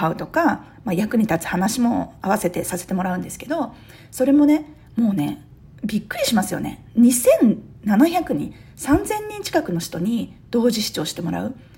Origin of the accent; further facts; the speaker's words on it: Hyogo, Japan; 淡路島っていう電車も通ってない田舎にね、田舎と言って失礼ですね。まあ自分の出身地なんで